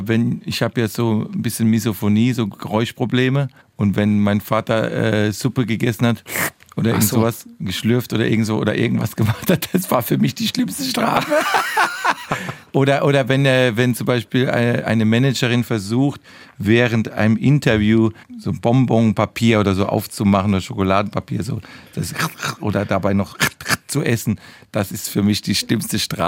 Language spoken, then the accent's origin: German; Mannheim, Baden-Württemberg, Germany; in Mannheim direkt, in meiner Heimatstadt.